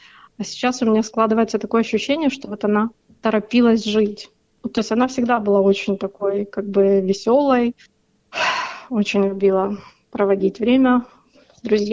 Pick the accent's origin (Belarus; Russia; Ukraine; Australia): Ukraine; Я родилась и выросла в Украине. Моя мама русская, родилась и выросла в России. Вышла замуж за моего отца в Украине и как бы 46 лет уже живет на Украине. Все родственники со стороны отца у меня как бы в Украине.